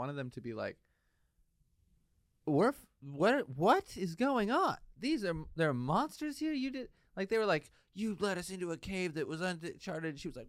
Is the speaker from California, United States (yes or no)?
yes; San Francisco, California, United States; I'm from San Francisco and they call it San Franceria sometimes.